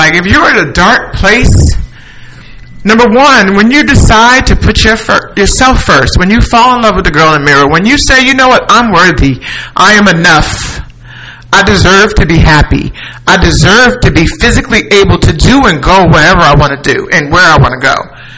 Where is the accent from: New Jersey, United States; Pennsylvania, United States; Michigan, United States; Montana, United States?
New Jersey, United States; Piscataway; also born or lived in Newark; I'm from Piscataway, New Jersey. Born in Newark. Don't look. Newark, New Jersey. You got Newark, Essex County building.